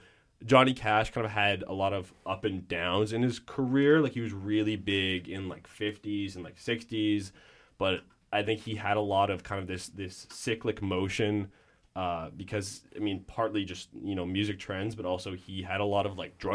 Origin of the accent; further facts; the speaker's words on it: Calgary, Alberta, Canada; So I'm from Calgary, right, like we talked about, but I have a lot of family from Vancouver, especially where they live in Vancouver.